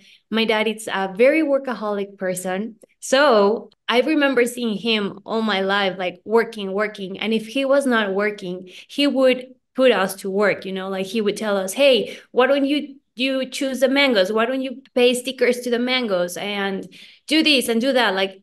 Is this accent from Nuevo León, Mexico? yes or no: no; Mexico City, Mexico; Okay, so as I said, I'm from Mexico City